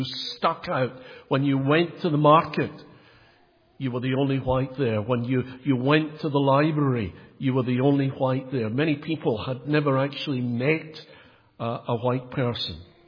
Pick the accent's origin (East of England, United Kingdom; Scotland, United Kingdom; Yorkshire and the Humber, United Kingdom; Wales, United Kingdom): Scotland, United Kingdom; accent: Scottish; now in United States; And then when they heard the accent, they knew that I was not from the Midwest. A Scottish accent opens many doors in the States.